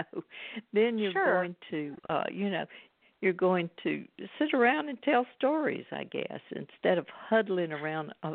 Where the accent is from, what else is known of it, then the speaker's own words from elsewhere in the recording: Alabama, United States; in South Alabama, but just right over the Florida line there.